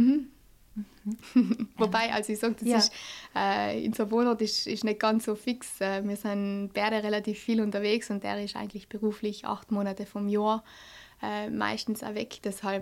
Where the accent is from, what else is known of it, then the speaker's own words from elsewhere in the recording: Bolzano, Trentino-Alto Adige, Italy; meine Mami kommt aus Bozen und mein Papi kommt aus Sarntal und sie haben viele Jahre in Bozen gewohnt, deshalb sind wir Kinder eigentlich in Bozen aufgewachsen und vor ungefähr 10 Jahren sind wir ins Sarntal eingezogen.